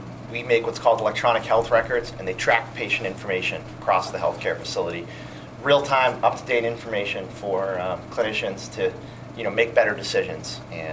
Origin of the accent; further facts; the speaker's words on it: Fall River, Massachusetts, United States; now in Boston, United States; I live up in Boston, work up at our Framingham office, but I grew up down here in Fall River, went to BCC myself